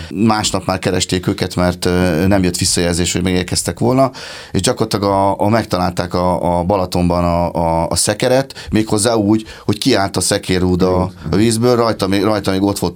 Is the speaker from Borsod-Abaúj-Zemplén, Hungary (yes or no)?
no; Budapest, Hungary; én alapvetően budai gyerek vagyok, de aztán egy hirtelen gondolattól vezérelve az életemet bekalibráltam a Balaton felvidék irányába, úgyhogy én Pécsen lakom jelenleg, ez egy Balaton felvidéki kisfalu